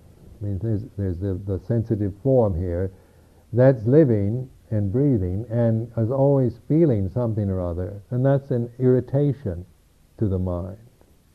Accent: United States; because being an American, one has been brought up to think one has all kinds of rights, and these rights are very important to Americans

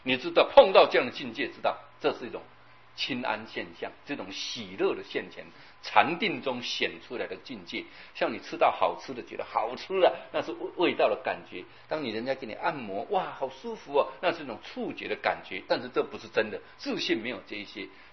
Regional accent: Yilan County, Taiwan; 我以前小时候啊，我有听人家讲嘛，啊，在我们宜兰那里有一个济公

